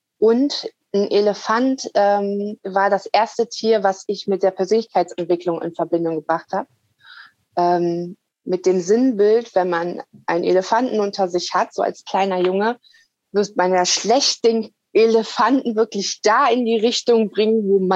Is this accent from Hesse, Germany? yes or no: no; Lower Saxony, Germany; born there; Also Niedersachsen ist ja mein Geburtsort.